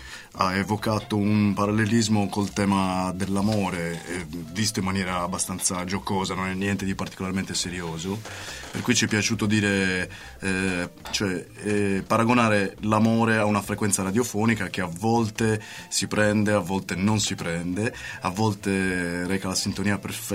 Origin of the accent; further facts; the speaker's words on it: Florence, Tuscany, Italy; Veniamo da Firenze e facciamo rock sostanzialmente nelle varie declinazioni